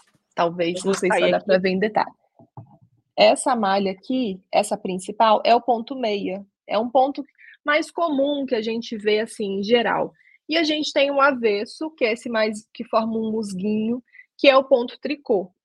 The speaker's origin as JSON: {"language": "Portuguese", "town": "Juiz de Fora", "region": "Minas Gerais", "country": "Brazil", "said": "Eu sou de Juiz de Fora, Minas Gerais."}